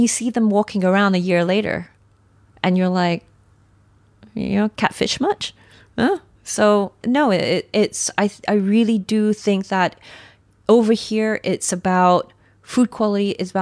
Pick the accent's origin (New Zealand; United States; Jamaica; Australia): Australia; Sydney, New South Wales; And again, I compare this to where I grew up in Sydney.